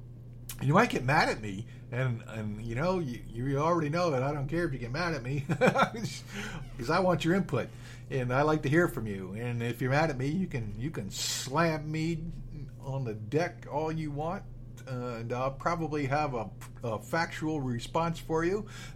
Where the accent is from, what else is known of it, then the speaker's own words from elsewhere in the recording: United States; So, yes, since I am an American, I will have to speak a little bit to that.